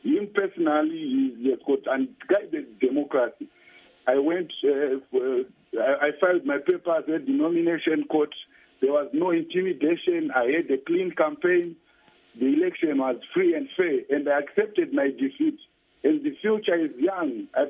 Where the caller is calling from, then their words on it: Kariba, Mashonaland West, Zimbabwe; from Kariba.